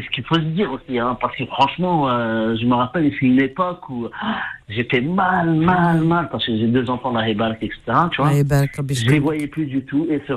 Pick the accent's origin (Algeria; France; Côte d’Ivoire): Algeria; Algiers, Algiers Province; On chante du chabi, je suis algérois.